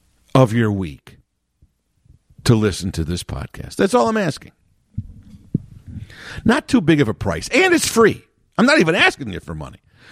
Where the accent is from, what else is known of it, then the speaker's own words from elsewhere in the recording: Chicago, Illinois, United States; I've been born and raised in Chicago.